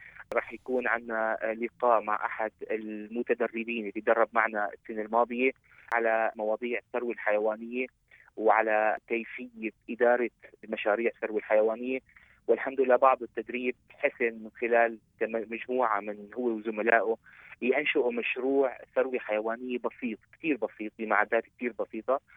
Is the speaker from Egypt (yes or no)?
no; Syria; now in Urfa, Turkey; لأنه أنا سوري وبفتخر بقصص النجاح اللي صارت للشباب السوريين